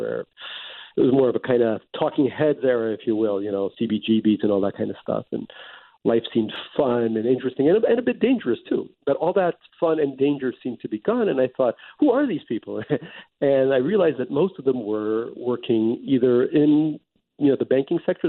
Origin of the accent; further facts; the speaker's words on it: New York, United States; But almost all the friends I had, not just from Oberlin, but from growing up in New York